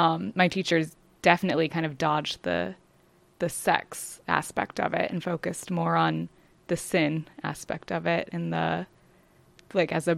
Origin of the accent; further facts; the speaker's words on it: Arkansas, United States; I mean, I obviously, well, you know, I'm from Arkansas, very conservative.